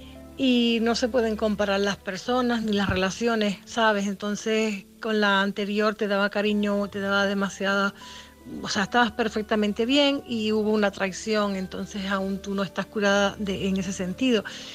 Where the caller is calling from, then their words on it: Canary Islands, Spain; de Tenerife.